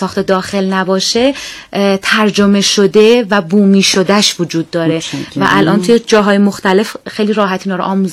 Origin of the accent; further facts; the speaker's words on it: Iran; ما مسلمانیم، ایرانی هستیم،